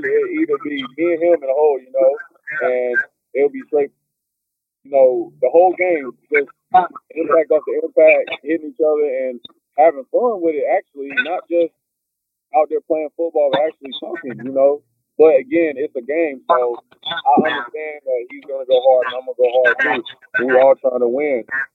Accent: the Carolinas, United States; I'm from Carolina.

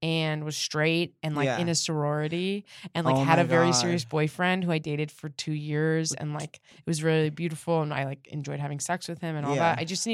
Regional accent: Denver, Colorado, United States

